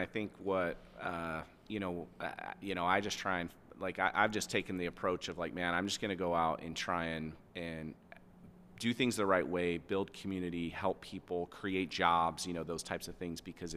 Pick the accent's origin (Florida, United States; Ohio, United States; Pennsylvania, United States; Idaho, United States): Idaho, United States; Boise; I've, you know, born and raised in Boise. I love this valley.